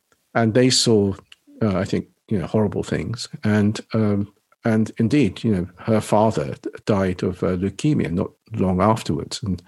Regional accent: Nagasaki, Japan; or the fact that I came from Nagasaki doesn't kind of loom over me

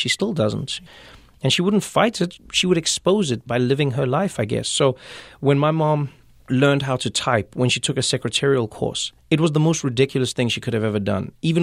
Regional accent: South Africa; When I started writing the book, I thought I was writing a series of essays about growing up in South Africa and just a series of funny stories in and around how I had been brought up.

